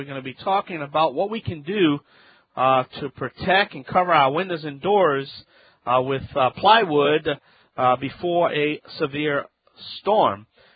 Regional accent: Louisiana, United States

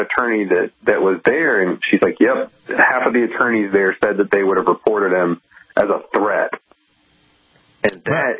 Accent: Mississippi, United States; I read an article in the Federalist about my home state of Mississippi.

